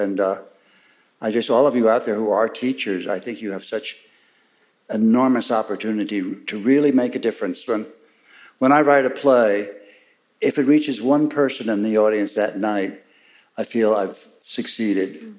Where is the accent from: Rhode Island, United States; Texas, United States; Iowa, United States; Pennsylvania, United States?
Texas, United States; And I was very blessed that though I grew up in Texas, my parents were ex-New Yorkers.